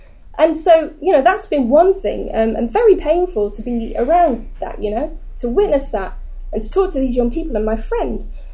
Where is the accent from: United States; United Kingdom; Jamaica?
United Kingdom; England; And I was ashamed as an English person that this was happening in a fucking democracy.